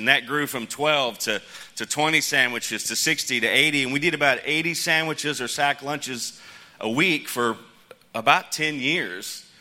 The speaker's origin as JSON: {"language": "English", "town": "Phoenix", "region": "Arizona", "country": "United States", "tie": "born there", "said": "I was born in Phoenix and my wife was born in Korea."}